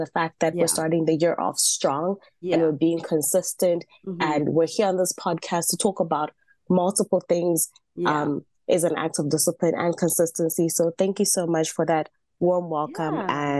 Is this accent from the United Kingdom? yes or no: no; South Africa; also born or lived in Zambia; now in Los Angeles, United States; Like Belia briefly mentioned, I'm from Zambia. I grew up in South Africa and I currently live in Los Angeles.